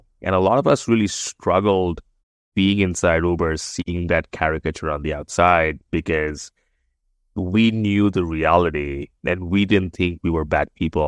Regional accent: Kolkata, West Bengal, India; I grew up in India. So I spent 0 to 17 and a half in India, most of it in a town called Calcutta in the east of India. So it's a town of about 14 odd million people. And they speak Bengali. And I am Bengali.

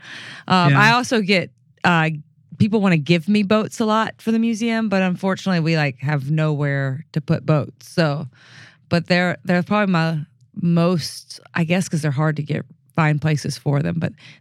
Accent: Atlanta, Georgia, United States; So I have zero background in boats because I'm from Atlanta. I'm in Mississippi.

